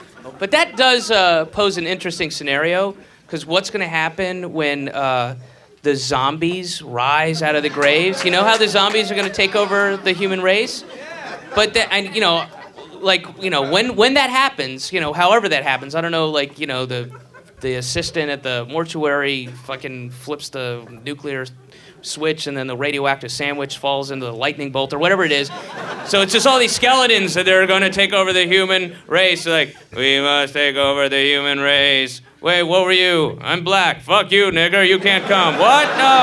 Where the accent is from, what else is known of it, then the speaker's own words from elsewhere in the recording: Georgia, United States; And I grew up in the South, you know, there's a lot of racism there. And I grew up outside of Atlanta and then moved from there to Boston.